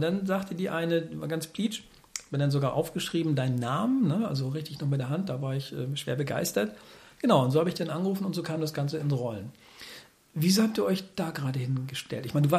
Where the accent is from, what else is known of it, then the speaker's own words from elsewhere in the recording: Lübeck, Schleswig-Holstein, Germany; Ich komme aus Lübeck